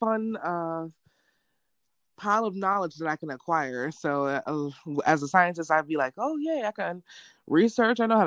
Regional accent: Chicago, Illinois, United States; I'm from Chicago, Illinois.

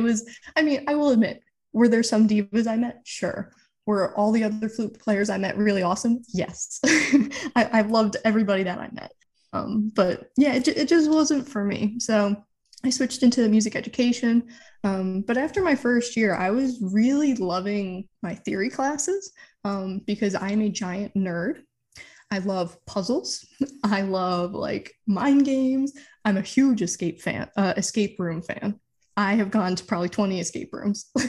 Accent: New York, United States; accent: Long Island; So I'll start with, I grew up on Long Island. So apologies if the accent comes out.

